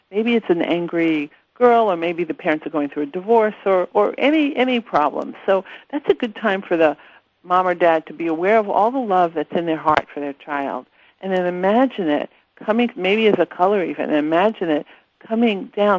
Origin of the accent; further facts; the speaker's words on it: New York City, New York, United States; Look, I'm from New York, so I'm from the streets of New York City